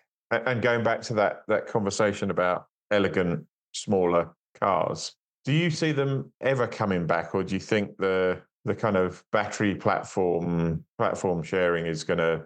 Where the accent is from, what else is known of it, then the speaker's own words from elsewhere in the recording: South East England, United Kingdom; So I was brought up the other side of the Thames Estuary from you. So I was brought up in North Kent